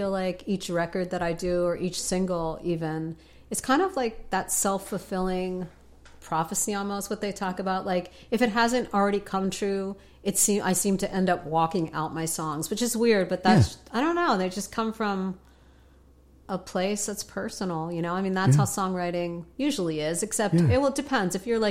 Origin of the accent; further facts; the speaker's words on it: Philadelphia, Pennsylvania, United States; You know, growing up in the Northeast...